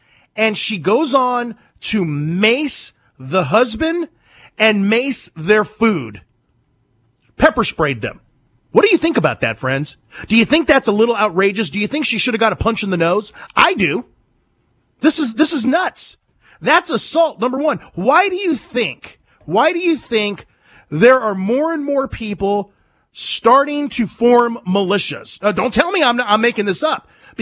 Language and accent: English; San Diego, California, United States; I know the dog park. I'm from San Diego.